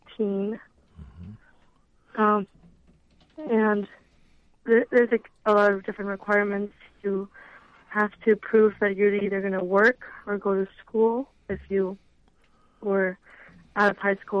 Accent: Guatemala City, Guatemala Department, Guatemala; now in United States; I'm from Guatemala City, Guatemala.

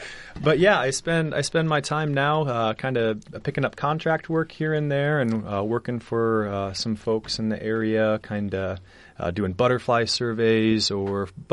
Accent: Johnston, Iowa, United States; Yeah, well, I grew up in Johnston, Iowa, and spent my college years at the University of Northern Iowa up in Cedar Falls

